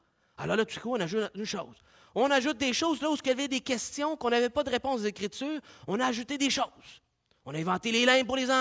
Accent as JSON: {"language": "French", "region": "Quebec", "country": "Canada", "said": "vous savez, en tant que Québécois, face à notre culture."}